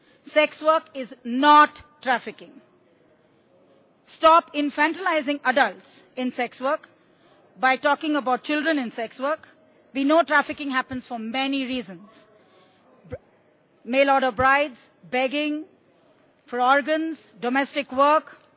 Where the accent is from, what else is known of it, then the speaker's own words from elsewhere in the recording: Sangli, Maharashtra, India; I come from Sangli, which is in the western part of India.